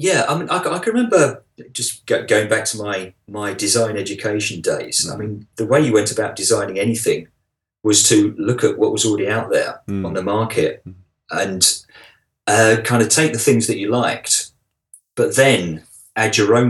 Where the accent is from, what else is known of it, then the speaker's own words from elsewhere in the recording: United Kingdom; But yeah, I'm quintessentially British. Yeah, I think that would be fair to say.